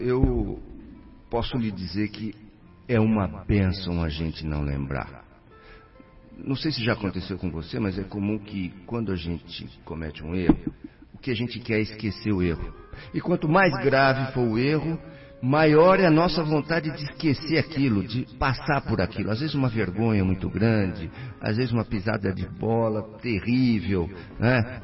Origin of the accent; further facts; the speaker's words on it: Pompeia, São Paulo, Brazil; accent: interior; also born or lived in Marília; Eu sou nascido em Marília e criado em Pompeia.